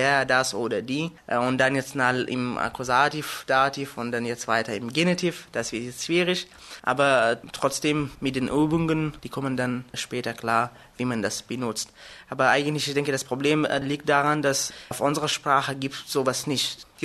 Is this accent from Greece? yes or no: no; Afghanistan; German is a second language; ich komme aus Afghanistan.